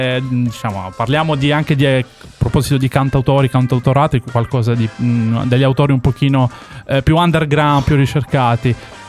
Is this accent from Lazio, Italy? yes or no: no; Sicily, Italy; now in Modena, Italy; Infatti, insomma, provenienza, io sono siciliano, modenese d'adozione, ma